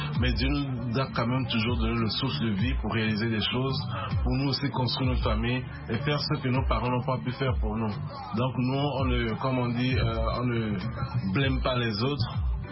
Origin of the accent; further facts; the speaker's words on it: Togo; Et nous, on a grandi au Togo particulièrement.